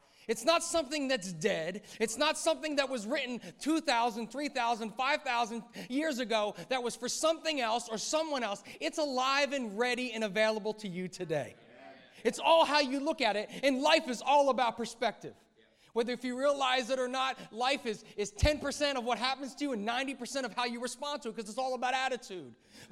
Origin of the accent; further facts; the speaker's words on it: Philadelphia, Pennsylvania, United States; Now, I'm American, so you should talk to me. I know you think that all Americans are rude and arrogant, and that's okay. I'm good with that because I'm from the city of brotherly love, home to the 2017 Super Bowl champion Philadelphia Eagles.